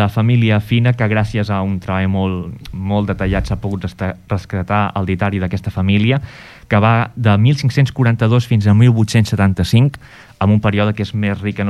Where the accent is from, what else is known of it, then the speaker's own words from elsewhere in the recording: Palafrugell, Catalonia, Spain; ja que som de Palafrugell i soc palafrugellenc